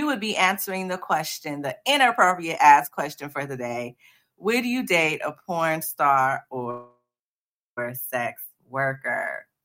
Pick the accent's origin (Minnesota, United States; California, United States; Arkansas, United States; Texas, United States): California, United States; Compton; it reminded me of a park that me and my mom used to walk to all the time growing up in Compton.